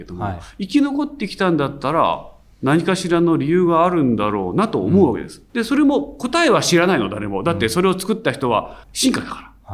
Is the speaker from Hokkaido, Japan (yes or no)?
no; Yokohama, Kanagawa, Japan; 私、まあ、あの横浜生まれ横浜育ちなんで